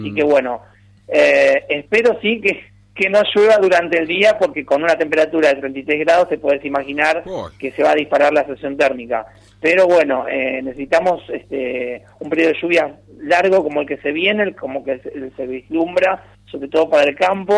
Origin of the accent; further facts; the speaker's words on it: San Fernando, Buenos Aires Province, Argentina; Nosotros somos de San Fernando, de Gran Buenos Aires, ahí pegadito a Tigre, al municipio de Tigre, así que de toda la vida, y mi familia está toda ahí.